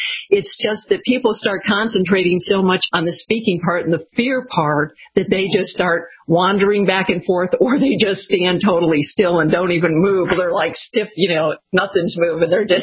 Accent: Michigan, United States; I'm from Michigan originally, did my undergraduate in Michigan.

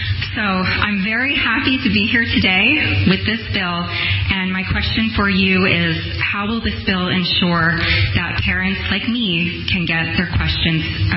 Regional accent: Rhode Island, United States; I am a mother from Rhode Island

